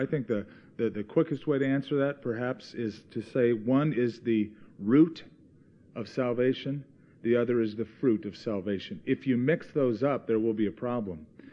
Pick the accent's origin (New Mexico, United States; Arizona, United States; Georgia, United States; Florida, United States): New Mexico, United States; I'm from the sister state